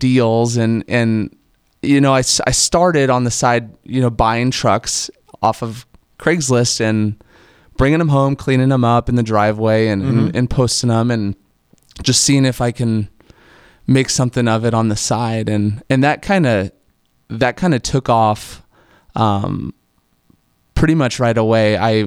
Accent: Fremont, Nebraska, United States; Yeah, so I'm from Fremont originally. Went to school in Lincoln for accounting

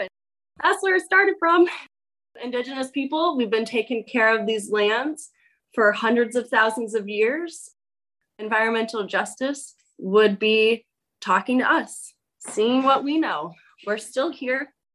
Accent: Illinois, United States; now in Texas, United States; So I grew up near Chicago, and I had a very different education than a lot of my friends that have lived here in Texas.

